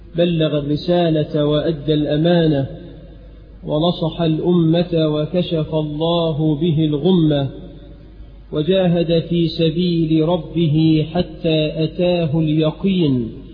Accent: Egypt; اللهم اجعل بلدنا مصر آمنة مطمئنة

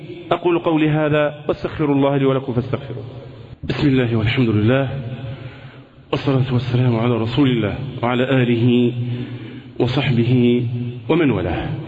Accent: Egypt; نحن جميعا كمصريين سواء من المسلمين أو من غير المسلمين

